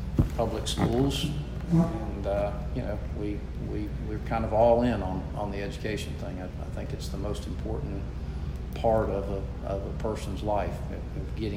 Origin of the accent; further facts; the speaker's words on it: Lake Placid, United States; I grew up in Lake Placid, and my mother was a legal secretary, and my dad was a sheriff's deputy.